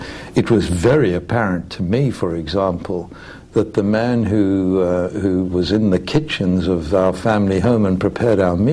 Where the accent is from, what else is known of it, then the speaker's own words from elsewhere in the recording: Johannesburg, Gauteng, South Africa; I was born in Durban in South Africa. I was brought up in Johannesburg, went to school in Johannesburg, went to university there, and completed my PhD there.